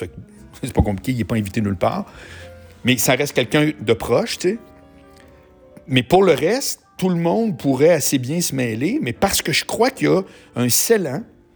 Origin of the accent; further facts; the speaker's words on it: Quebec City, Quebec, Canada; Moi, je viens de Québec, eux autres sont encore à Québec.